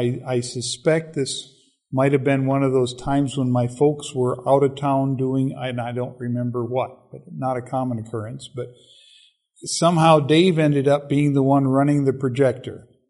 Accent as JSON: {"language": "English", "region": "Minnesota", "country": "United States", "tie": "born or raised there"}